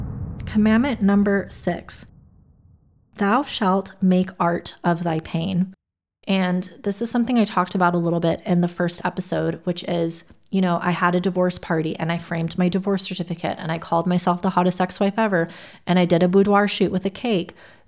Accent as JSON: {"language": "English", "country": "United States", "lives_now": "United Kingdom", "said": "Like, I'm in Scotland, but I'm American, obviously."}